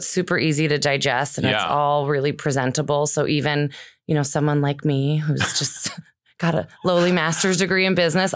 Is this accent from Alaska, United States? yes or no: yes; Juneau, Alaska, United States; Well, I am born and raised in Juneau, and I grew up working in a little gift shop downtown